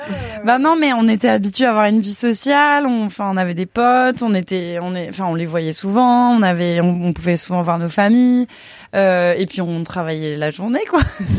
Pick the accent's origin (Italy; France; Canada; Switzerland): France; Lyon, Auvergne-Rhône-Alpes; parce que moi je suis lyonnaise à la base